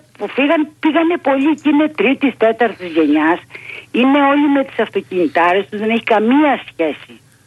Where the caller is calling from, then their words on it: Patras, Western Greece, Greece; είμαι από Πάτρα.